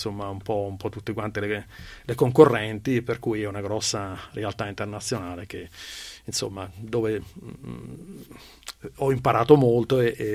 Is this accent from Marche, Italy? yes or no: yes; Marche, Italy; Io sono marchigiano.